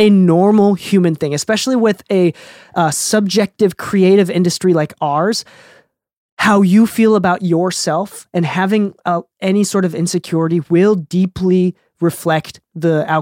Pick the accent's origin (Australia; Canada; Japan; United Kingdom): Japan; Okinawa; English is a second language; now in United States; I'm an indigenous, English is my second language, these are real things. I'm an immigrant. I'm an indigenous immigrant. My culture is being lost in Japan from Okinawa. You know, I am brown and look Hispanic in America, right?